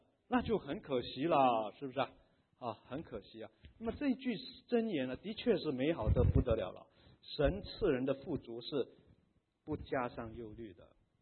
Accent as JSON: {"language": "Chinese", "country": "China", "said": "我们中国人说，创业艰难呐、啊，守业呢更难呐"}